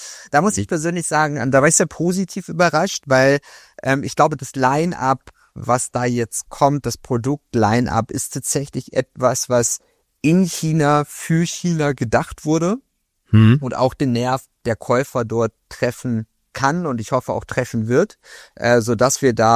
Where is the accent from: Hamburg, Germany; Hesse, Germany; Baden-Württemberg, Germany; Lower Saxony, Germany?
Lower Saxony, Germany; Wolfenbüttel; born there; now in Hanover, Germany; ich wollte da nie bleiben in Niedersachsen, aber das hat nicht so geklappt.